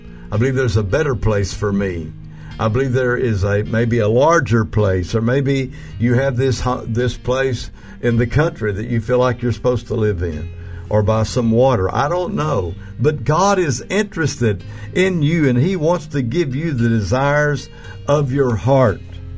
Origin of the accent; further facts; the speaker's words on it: Comanche, Oklahoma, United States; My hometown was Comanche, Oklahoma. And there I felt at home.